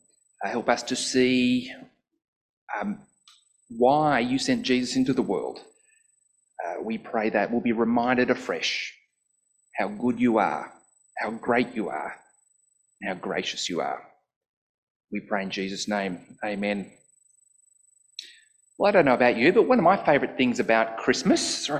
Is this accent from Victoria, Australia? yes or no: no; Sydney, New South Wales, Australia; now in Tasmania, Australia; I grew up in Sydney where it was dark much earlier.